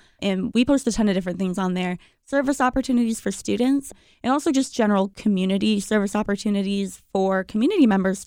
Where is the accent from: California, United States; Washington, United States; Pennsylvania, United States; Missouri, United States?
California, United States; Fresno; I am from Fresno, born and raised here, went to Edison High School.